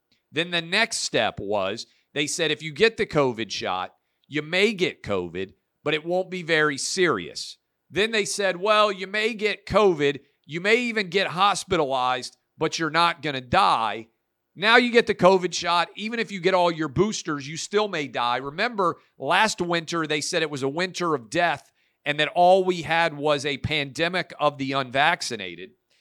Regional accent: Nashville, Tennessee, United States; and Tennessee against Vanderbilt here in my hometown of Nashville, I like the over.

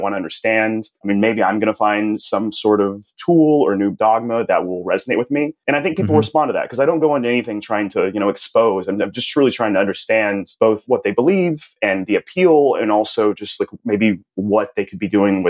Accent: Dallas, Texas, United States; I grew up in Dallas, Texas. I was raised in the United Methodist Church

